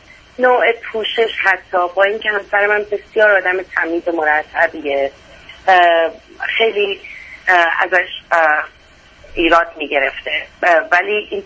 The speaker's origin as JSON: {"language": "Persian", "country": "Iran", "tie": "born or raised there", "said": "من ماها که توی ایران بزرگ شدیم، جنگ دیدیم، انقلاب دیدیم، من 9 سالم بوده انقلاب شده، بعدش جنگ دیدم"}